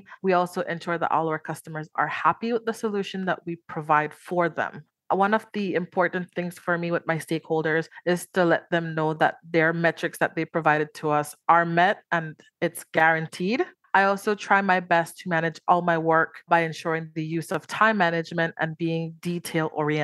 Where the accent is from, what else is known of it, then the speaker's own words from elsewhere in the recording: Belize; I wouldn't necessarily identify myself as Latina, as I was born and raised in Belize. And Belize is located in Central America, and we are the only English-speaking country in Central America. However, we are filled with many diverse cultures, so I would identify myself as a Creole person.